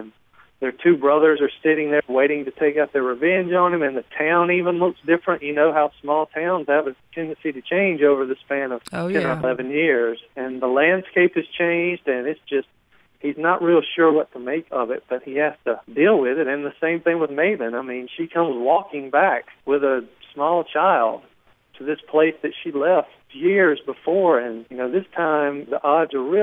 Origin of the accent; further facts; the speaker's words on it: Mississippi, United States; And so I'm from South Mississippi, but I've lived in Oxford, I've lived in Hattiesburg, I'm in Columbus now, I've lived abroad.